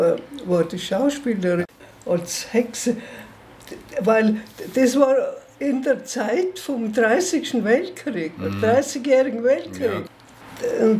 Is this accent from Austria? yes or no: yes; Trins, Tyrol, Austria; born there; now in Innsbruck, Austria; Ich bin eigentlich geboren in Trinz. Und mein Mann ist auch von Trinz. Wir sind dann 56 nach Innsbruck gezogen.